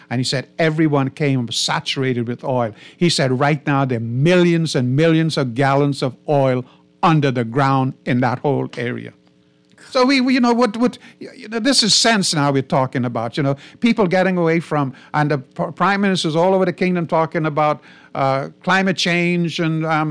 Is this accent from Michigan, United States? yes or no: no; Long Island, New York, United States; I grew up in Long Island. It was what they raised me.